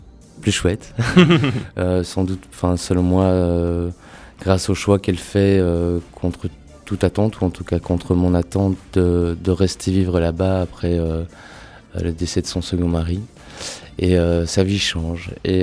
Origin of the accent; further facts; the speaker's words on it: Bouffioux, Wallonia, Belgium; Une enfance dans le coin, enfin dans la région. Moi, je suis né à Charleroi, je suis originaire d'ici. J'ai grandi à Bouffioux, elle aussi.